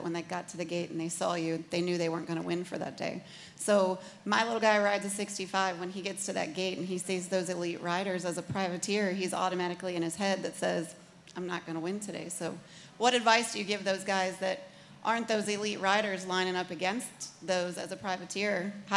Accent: China Grove, North Carolina, United States; from China Grove, just 25 minutes up the road.

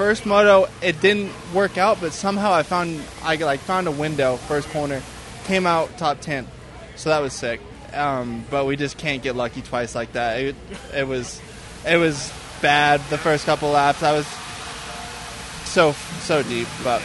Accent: Salt Lake City, Utah, United States; I grew up in Salt Lake

